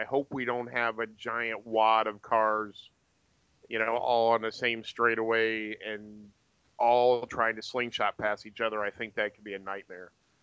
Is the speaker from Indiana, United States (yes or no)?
yes; Indianapolis, Indiana, United States; I'm from Indianapolis. The Speedway has the nearest and dearest feelings in my heart.